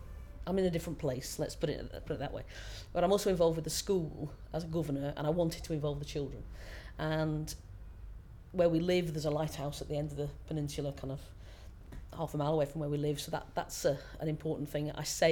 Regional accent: Wallasey, North West England, United Kingdom; Lisburn, 45, and I'm from Wallasey on the Wirral.

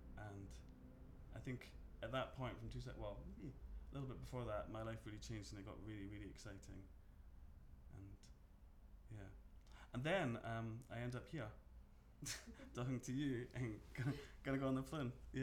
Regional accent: Edinburgh, Scotland, United Kingdom; I grew up in Edinburgh, in Leith, Edinburgh, there you are.

